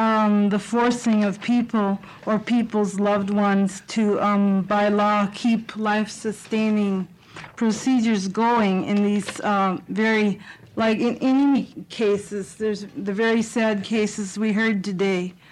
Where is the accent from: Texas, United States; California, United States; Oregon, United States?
Oregon, United States; Salem; from Salem, Oregon.